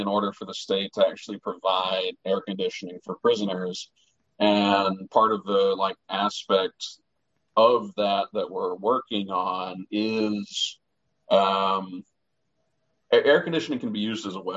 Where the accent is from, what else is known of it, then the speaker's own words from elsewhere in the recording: Texas, United States; And we're from Texas. I'm from Texas.